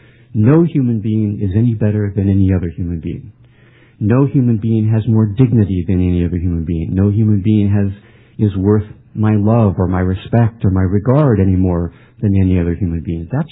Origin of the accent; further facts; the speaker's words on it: United States; One is I'm an American, and secondly, I'm a human being.